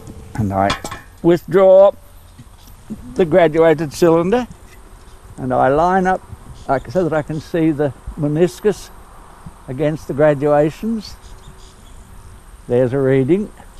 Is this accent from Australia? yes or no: yes; Wynyard, Tasmania, Australia; I came from Wynyard area where it rains and rains and rains, and when it's not raining, it's raining more.